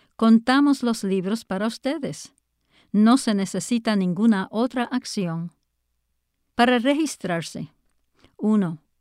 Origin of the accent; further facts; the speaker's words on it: Florida, United States; also born or lived in Texas; Soy nativo de Florida, pero acabo de regresar a Florida el verano pasado después de estar en Texas durante 20 años. Estoy encantada de estar en casa.